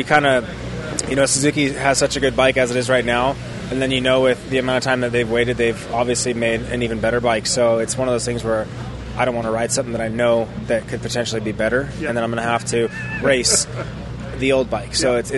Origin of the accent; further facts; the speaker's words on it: California, United States; I grew up in California on concrete